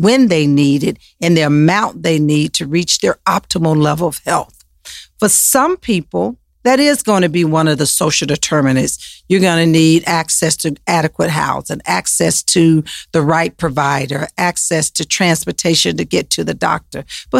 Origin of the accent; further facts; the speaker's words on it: Macon, Georgia, United States; So I am from Macon, Georgia. So I am a product of a public school system.